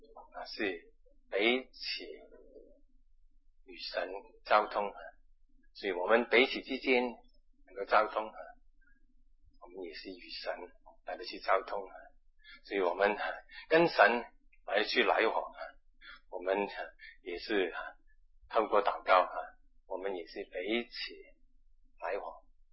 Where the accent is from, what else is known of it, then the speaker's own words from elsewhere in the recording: Hong Kong; first language Cantonese; moved away; 甚至我发现连我是广东人，跟广东人讲话有些时候都讲不通。